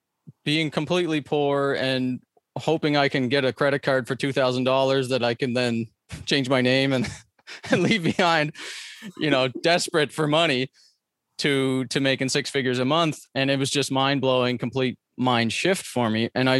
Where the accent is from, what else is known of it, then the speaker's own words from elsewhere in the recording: East Coast, Canada; I grew up on the East Coast of Canada in poverty. So we were on welfare, and I was living in government housing and stuff like that. I moved around like 20 times and went to like 8 different schools. And I was in the Mormon religion